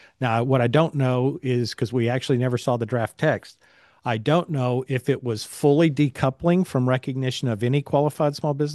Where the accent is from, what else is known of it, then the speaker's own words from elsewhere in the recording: Arkansas, United States; a company called Alltel, which was headquartered in my home state of Arkansas.